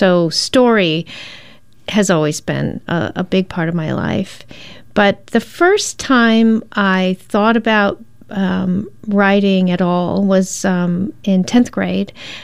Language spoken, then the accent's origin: English; Detroit, Michigan, United States; born there; also born or lived in Florida; I was born in Detroit, and my parents are all from the South, both sides of the family from the South, Georgia and West Virginia. So I grew up with a whole bunch of Southerners, lots of them, and moved to Florida